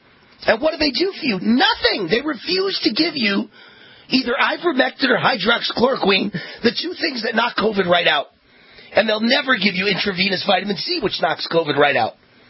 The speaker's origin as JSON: {"language": "English", "region": "New York", "country": "United States", "tie": "born or raised there", "said": "I grew up in New York. I went to Columbia University."}